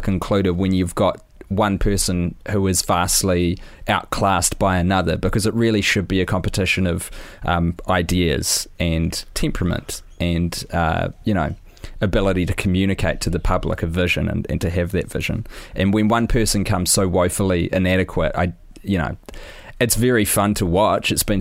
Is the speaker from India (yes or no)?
no; New Zealand; And I'm a dude from New Zealand